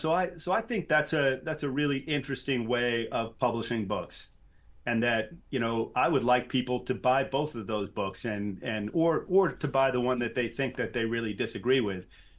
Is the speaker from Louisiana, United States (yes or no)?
no; New York City, New York, United States; I mean, I grew up in New York City.